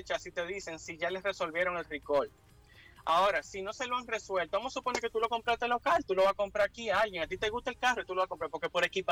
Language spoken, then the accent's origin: Spanish; Dominican Republic; Y nosotros, como dominicanos, aunque la gente no lo crea, con los mantenimientos somos muy ñoños.